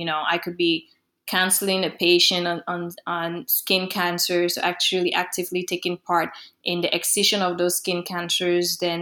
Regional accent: Cameroon; born or raised there; English is a second language

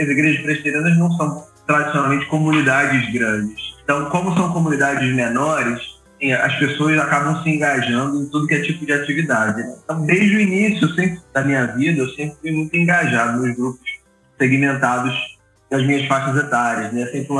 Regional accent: Rio de Janeiro, Brazil; accent: carioca; Eu sou carioca, da Gema, meu sotaque não nega.

